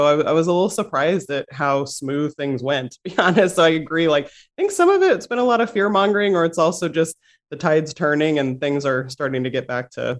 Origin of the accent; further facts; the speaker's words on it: St. Louis, Missouri, United States; I grew up in St. Louis, Missouri, and my dad was from Pennsylvania and my mom was from Colorado.